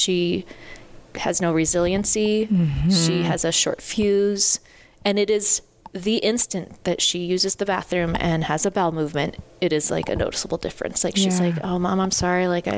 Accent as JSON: {"language": "English", "town": "Spokane", "region": "Washington", "country": "United States", "said": "I'm from the Spokane area"}